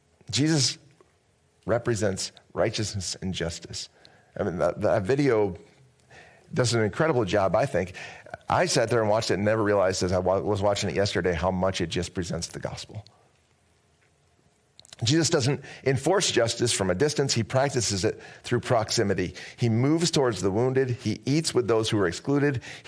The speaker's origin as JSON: {"language": "English", "country": "United States", "said": "And as an American citizen, my job is to be to follow the laws of the country that I'm a part of, and to be a good citizen"}